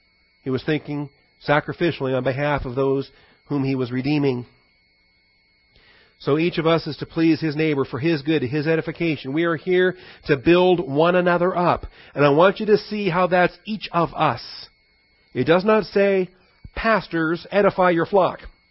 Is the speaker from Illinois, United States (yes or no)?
no; Seattle, Washington, United States; I didn't have y'all when I grew up in Seattle, Washington. It wasn't a part of our vocabulary. Came down here